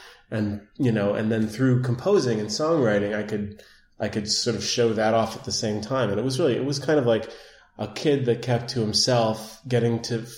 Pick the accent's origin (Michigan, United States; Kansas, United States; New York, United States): New York, United States; Manhattan; I grew up in Manhattan, and I was in this drama group.